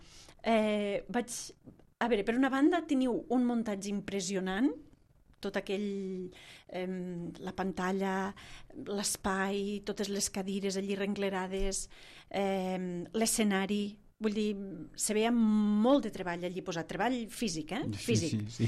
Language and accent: Catalan; Tortosa, Catalonia, Spain; Jo sóc de Tortosa